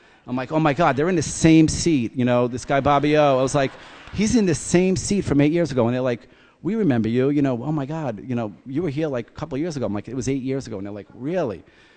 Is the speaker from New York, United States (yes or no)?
yes; Brooklyn, New York, United States; I grew up in Brooklyn, Park Slope. My dad was an iron worker, and my grandfather was a longshoreman